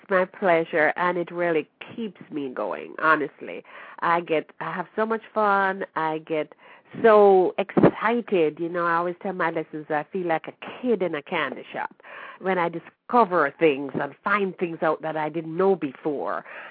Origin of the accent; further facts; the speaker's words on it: Jamaica; I happen to have been born and raised